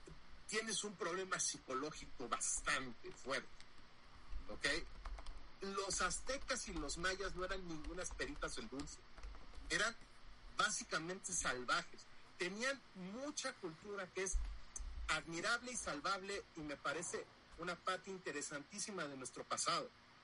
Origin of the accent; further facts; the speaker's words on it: Mexico; todo lo que apreciamos como mexicano.